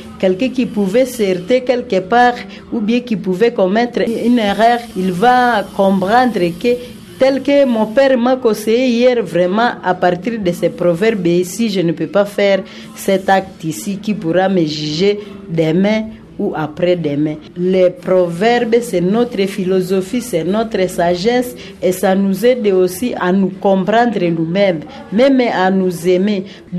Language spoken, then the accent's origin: French; Kikyo, North Kivu, DR Congo; Notre village, c'est Kikyo. … de Kikyo.